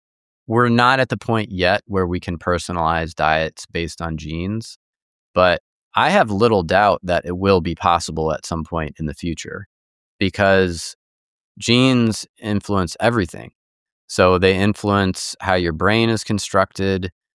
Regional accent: France; which is what was my experience growing up in France

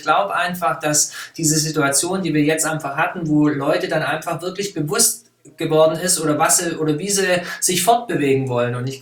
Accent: Stuttgart, Baden-Württemberg, Germany; ich komme ja hier aus dem Raum Stuttgart

